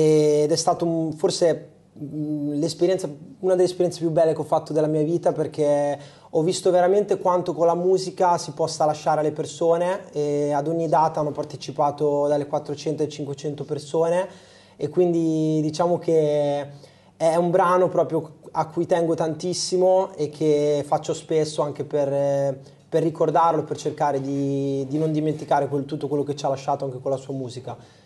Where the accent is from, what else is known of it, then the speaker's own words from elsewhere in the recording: Rimini, Emilia-Romagna, Italy; sono di Rimini, quindi vi lascio immaginare